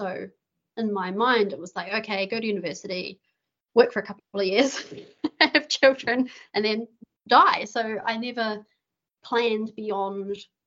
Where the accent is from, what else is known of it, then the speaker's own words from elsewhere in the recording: Papakura, Auckland, New Zealand; So I'm from Auckland. I grew up in Papakura, so South Auckland.